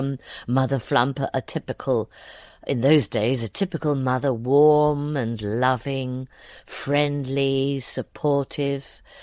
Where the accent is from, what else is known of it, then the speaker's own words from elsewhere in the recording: South East England, United Kingdom; Originally I grew up in Surrey.